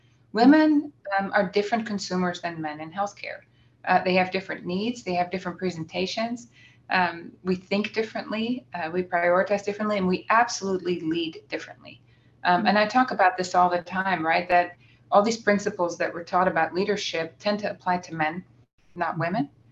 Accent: Netherlands; now in United States; in the United States, I'm from Holland originally.

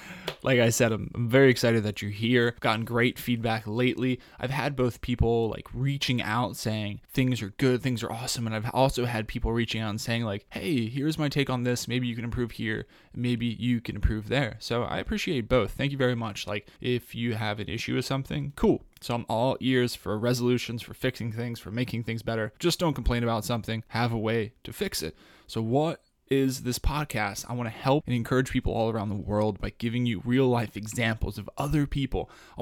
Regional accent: Colorado, United States; Tyler is a guy from my home state of Colorado

